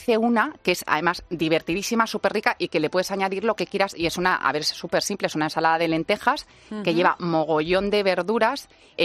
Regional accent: Castilla-La Mancha, Spain; Es que soy manchega.

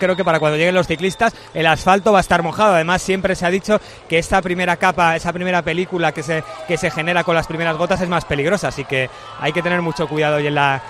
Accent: Community of Madrid, Spain; Mi madre asturiana y mi padre era de origen vasco, yo madrileño.

